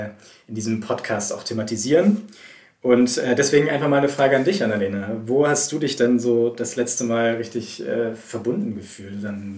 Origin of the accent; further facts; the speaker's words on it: Braunschweig, Lower Saxony, Germany; Genau, und ursprünglich komme ich tatsächlich aus Braunschweig